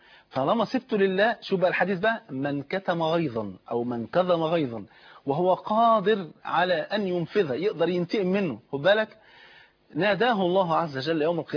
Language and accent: Arabic; Egypt; الطابور العيش طبعا انت عارف عندنا في مصر هنا فرض عين